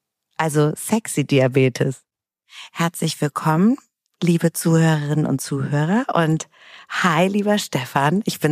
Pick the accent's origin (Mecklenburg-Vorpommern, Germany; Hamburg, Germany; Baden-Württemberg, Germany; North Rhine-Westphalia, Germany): Hamburg, Germany; aus Hamburg, meiner Heimat. Da gibt es die nämlich und hier in Hessen nicht.